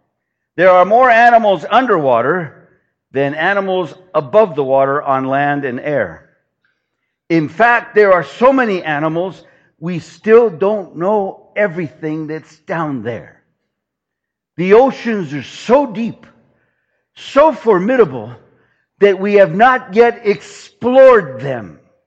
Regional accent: California, United States; California is in its worst drought in 1,200 years. That's my home state.

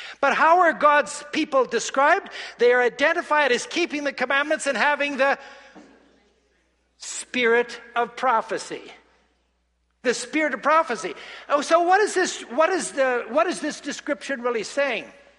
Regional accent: British Columbia, Canada; it's been shared that I come from the Okanagan. My parents have an apple orchard.

